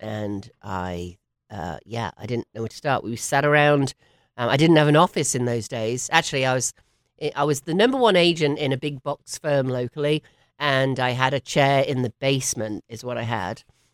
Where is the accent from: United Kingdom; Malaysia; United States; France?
United Kingdom; England; moved away; you all can probably tell I'm from England originally. I've been here for 27 years, gosh.